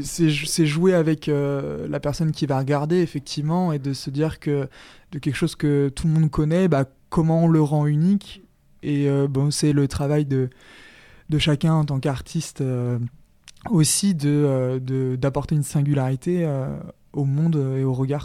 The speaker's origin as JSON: {"language": "French", "town": "Château-Gontier", "region": "Pays de la Loire", "country": "France", "tie": "born or raised there", "said": "je suis né à Château-Gontier, j'ai vécu même à Dan, pour celles et ceux qui connaissent, un tout petit village en bord de Mayenne."}